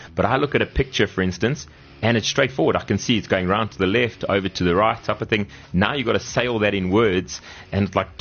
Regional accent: Kempton Park, Gauteng, South Africa; also born or lived in Birmingham, United Kingdom; So grew up here. I grew up in Kempton Park on the East Rand.

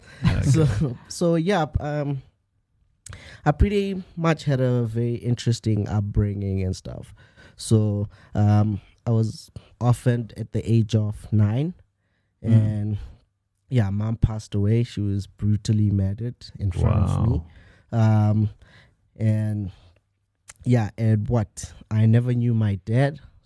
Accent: Alexandra, Gauteng, South Africa; born and bred in Alexandra Township.

